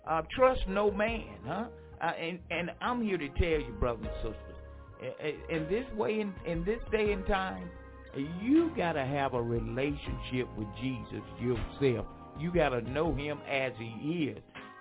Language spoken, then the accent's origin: English; Franklinton, North Carolina, United States; those of you in my hometown, Franklinton, North Carolina. God bless you. And you know, I think about I think about my hometown so much.